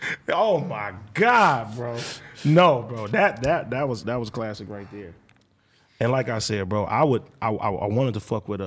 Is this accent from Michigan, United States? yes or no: no; Compton, California, United States; Richmond is like Compton for me, bro. I'm from Compton.